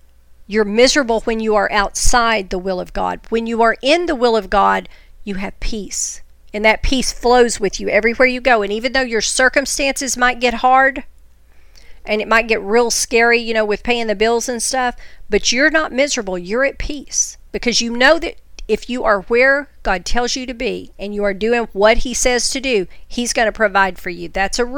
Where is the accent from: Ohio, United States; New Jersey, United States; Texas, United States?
Texas, United States; Because I'm a Texan at heart, y'all.